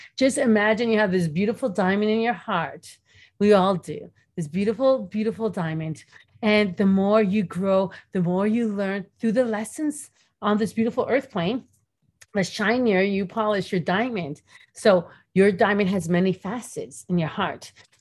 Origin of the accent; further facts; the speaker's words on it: Toronto, Ontario, Canada; growing up in Toronto, in a ghetto, I would call it, and with a single mother